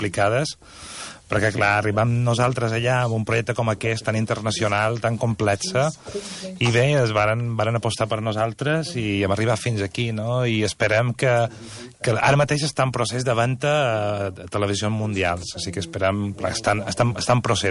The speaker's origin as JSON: {"language": "Catalan", "region": "Balearic Islands", "country": "Spain", "said": "Som de Mallorca"}